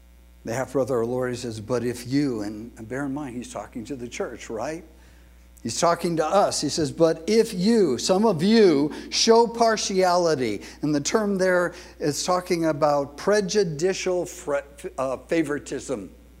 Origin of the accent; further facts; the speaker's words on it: Encino, California, United States; I grew up in white America. I grew up in the San Fernando Valley in Encino. If you couldn't get any whiter than Encino. And I went to Reseda High School, and it was a white high school.